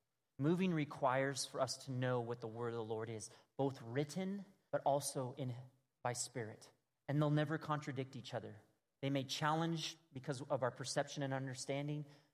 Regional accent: California, United States; Now, I'm from Southern California.

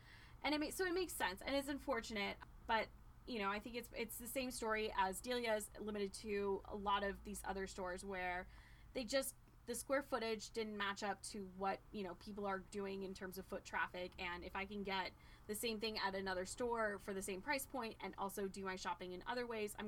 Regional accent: Mid-Atlantic, United States; where I grew up in the Mid-Atlantic area was Hex

